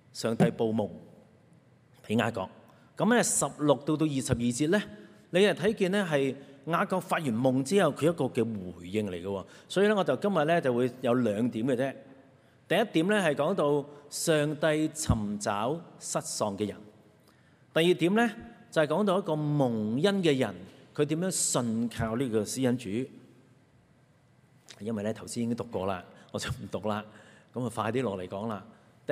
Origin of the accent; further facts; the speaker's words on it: Hong Kong; 不過我哋香港人就知嘅咧，係要找數噶嘛。